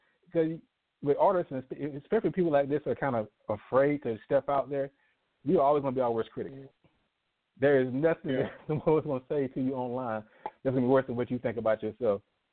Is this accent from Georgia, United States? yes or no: yes; McIntyre, Georgia, United States; Because, again, I'm from McIntyre, Georgia, home of Honey Boo Boo. They're known for the chalk mine.